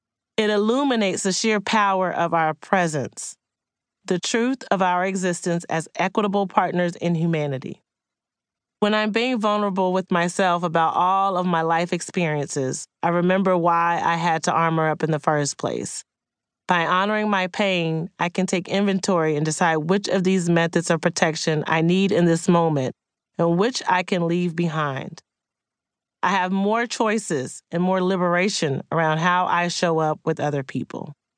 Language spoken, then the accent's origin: English; Wichita Falls, Texas, United States; Growing up in Wichita Falls, Texas, where the KKK had held quarterly rallies and publicly burned crosses as a form of visual intimidation, I had learned to cope through silence.